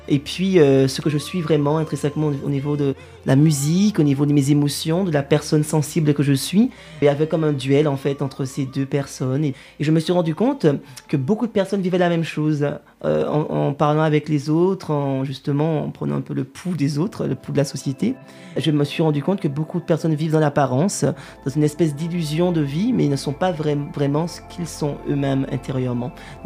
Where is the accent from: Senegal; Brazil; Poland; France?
France; Martinique; moved away as an adult; moi j'ai quitté la Martinique donc à 18 ans après donc mon baccalauréat, je me suis installée en France pour justement poursuivre mes études